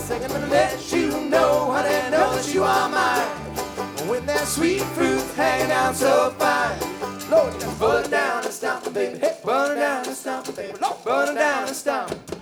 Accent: San Francisco, California, United States; We're from San Francisco. That's pretty far from here. Bringing some California real spring love to you.

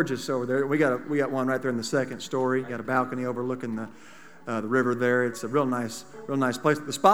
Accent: Missouri, United States; We're from the Ozarks there, but we try to stay away from the glitz and glamour of Branson as much.

